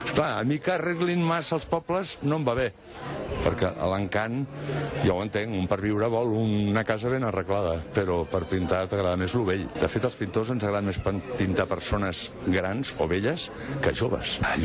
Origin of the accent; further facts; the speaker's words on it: Barcelona, Catalonia, Spain; moved away as an adult; Soc fill de Barcelona, del barri xino, però vam venir fa 15 anys amb la meva dona en Pau Descansi perquè els fills es van col·locar a Andorra